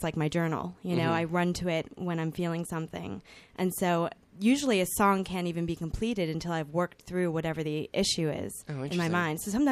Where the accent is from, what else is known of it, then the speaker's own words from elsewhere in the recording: New Jersey, United States; Yeah, I grew up loving, you know, to go into Manhattan. I'm from New Jersey. To go into Manhattan and watch all the shows.